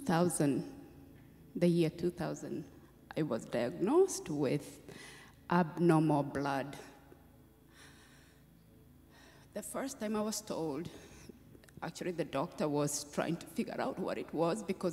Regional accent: Kenya; you know, it's normal, you know, as a Kenyan to have abnormal blood cells.

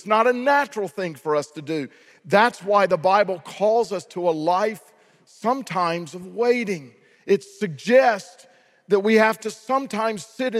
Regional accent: United States; we being in America, growing up in the West, all of us have been shaped by our culture

